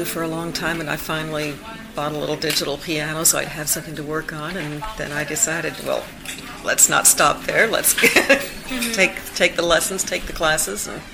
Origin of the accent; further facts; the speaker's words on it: Independence, Missouri, United States; I grew up in Independence, Missouri, and my teacher played the organ at Harry Truman's wedding